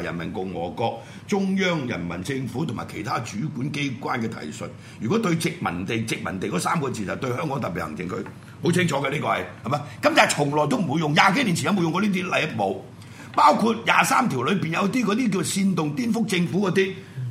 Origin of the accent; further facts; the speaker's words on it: China; 即係我哋中國人講嘅諸心之論啊，係咪？